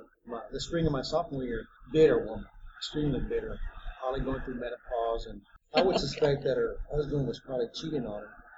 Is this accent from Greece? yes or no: no; San Antonio, Texas, United States; I was born and raised in San Antonio. I went to private school.